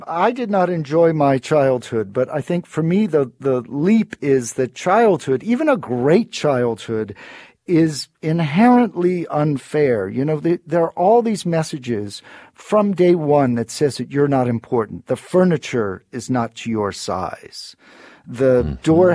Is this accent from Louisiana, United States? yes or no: yes; New Orleans, Louisiana, United States; New Orleans is my hometown, and I do mm-hmm. think a lot of my storytelling comes from New Orleans. I had sort of a dissolute teenage years.